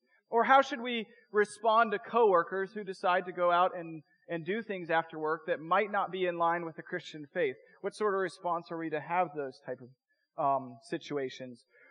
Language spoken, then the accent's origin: English; Portland, Oregon, United States; You can probably tell I'm from Southeast Portland by my dress, trying to be all things to all people.